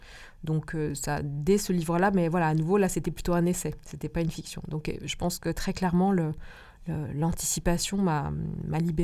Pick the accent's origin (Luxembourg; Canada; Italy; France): France; Corsica; Moi, je suis née en 76 en Corse. Et au village, franchement, jusqu'au milieu des années 80, franchement, c'était le 19e siècle.